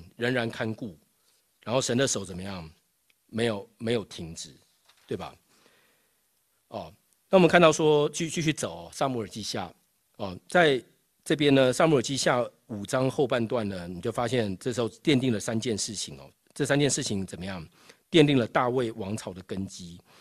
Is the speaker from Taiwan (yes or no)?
yes; Taiwan; 就我在台湾长大嘛，那台湾就有很多那种传统民间宗教，